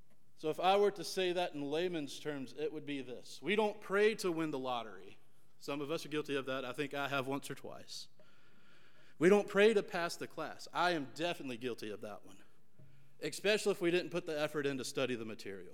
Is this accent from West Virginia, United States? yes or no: yes; West Virginia, United States; But about me again, I'm from West Virginia